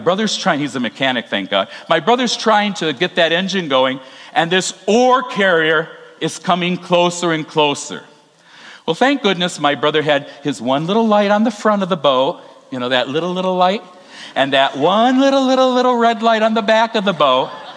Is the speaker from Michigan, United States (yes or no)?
yes; Michigan, United States; born there; I am a pure Michigander. I was born in Michigan.